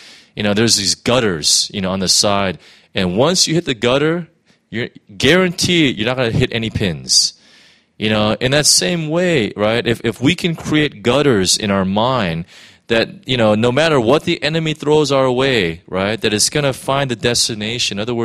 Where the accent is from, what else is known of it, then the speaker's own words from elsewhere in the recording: United States; I'm not really into hockey all that much because I'm American.